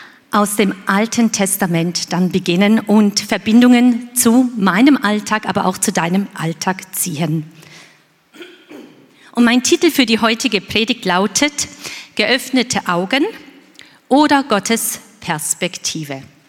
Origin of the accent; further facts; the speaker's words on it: South Africa; Ich komme ja aus Südafrika.